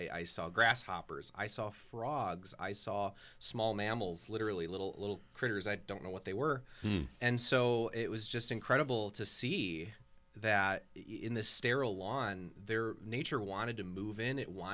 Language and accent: English; Milwaukee, Wisconsin, United States; Yeah, I'm actually from Milwaukee.